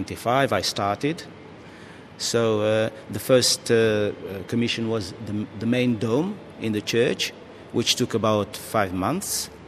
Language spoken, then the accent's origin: English; Romania; English is a second language; moved away as an adult; now in Greece; I come from Romania. I lived half of my life in a communist dictatorship, and when the gate was open and the communism finished, I ended up in Greece